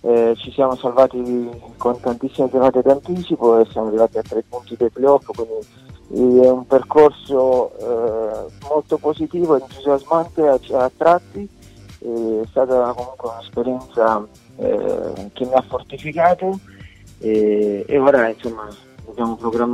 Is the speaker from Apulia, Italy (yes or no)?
yes; Apulia, Italy; è chiaro che resto molto sempre influenzato perché sono pugliese